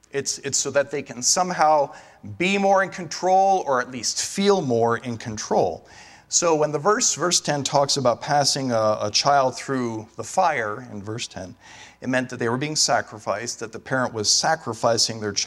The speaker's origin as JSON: {"language": "English", "region": "New Jersey", "country": "United States", "tie": "born or raised there", "said": "Many of you know I grew up in New Jersey, ninth grade."}